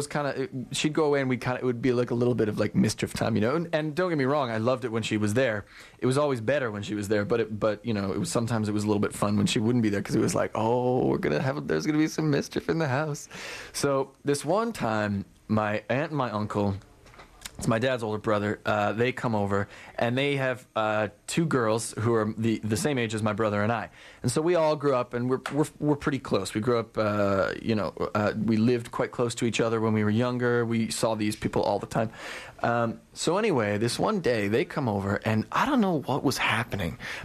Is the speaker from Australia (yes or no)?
no; Calgary, Alberta, Canada; I grew up in Calgary